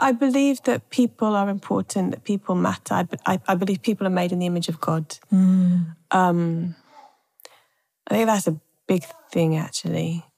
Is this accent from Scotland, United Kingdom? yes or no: no; London, United Kingdom; also born or lived in Ethiopia; So I was born here in London. Mm-hmm. I moved to Ethiopia when I was six, stayed there for about 2 years, came back here.